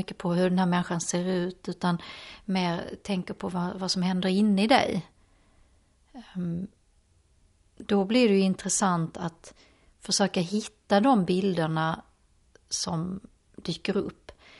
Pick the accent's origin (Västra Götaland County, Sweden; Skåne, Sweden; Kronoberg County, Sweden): Skåne, Sweden; vi hade tagit några bilder vid havet nere i Skåne där jag kommer ifrån.